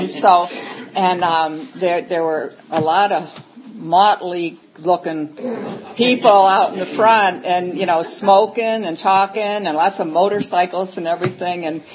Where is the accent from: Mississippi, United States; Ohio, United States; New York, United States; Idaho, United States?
Ohio, United States; Cleveland; moved away; I am definitely an alcoholic. And I'm honored to be here tonight. I tell you, I'm from the Northeast Ohio area, Cleveland, and when we moved down here